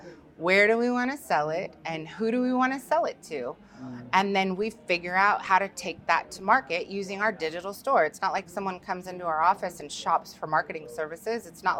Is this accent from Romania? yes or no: no; Washington, United States; I'm from Washington.